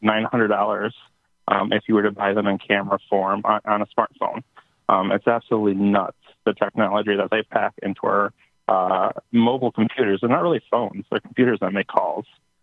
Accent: Baraboo, Wisconsin, United States; I remember growing up in Baraboo, Wisconsin, with those candy cigarettes running around the streets, capping off those guns.

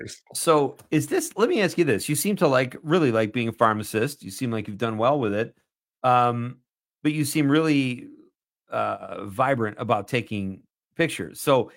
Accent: Chicago, Illinois, United States; I always loved the Chicago skyline. You know, it was my hometown.

